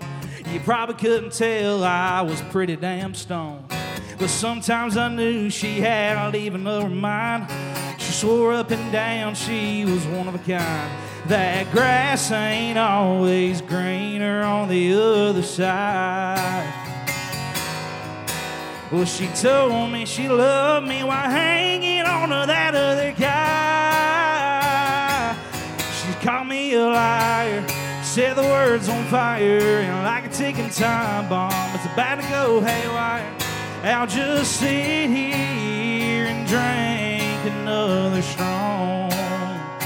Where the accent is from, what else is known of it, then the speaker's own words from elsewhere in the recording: Baxley, Georgia, United States; I'm from Baxley, Georgia.